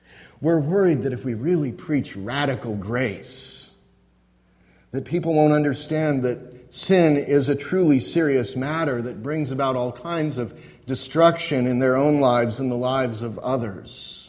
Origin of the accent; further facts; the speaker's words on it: Colorado, United States; also born or lived in Oklahoma; I grew up in Colorado and then spent 4 years in Oklahoma, where there is no professional football team.